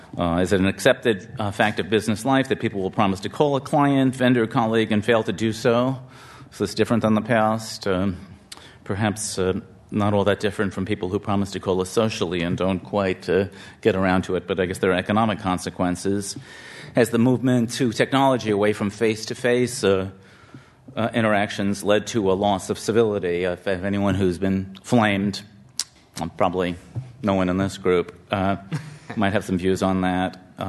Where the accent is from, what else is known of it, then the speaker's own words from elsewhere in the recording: Midwest, United States; also born or lived in New York; are the Midwesterners more polite, speaking as a Midwesterner?